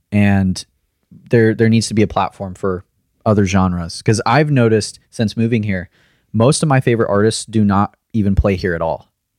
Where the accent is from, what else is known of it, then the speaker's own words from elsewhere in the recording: Missouri, United States; Because I'm from Missouri.